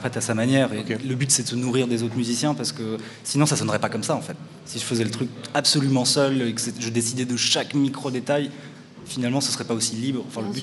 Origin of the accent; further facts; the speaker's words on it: Spain; je suis français espagnol. Donc, d'accord. Moi, j'ai grandi en fait toute ma vie en Espagne.